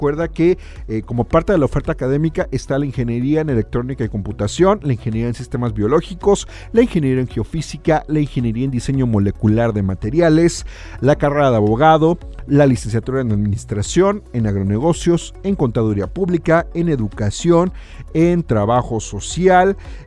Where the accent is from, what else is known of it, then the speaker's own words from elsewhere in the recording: Mexico; como buenos mexicanos siempre dejamos todo al final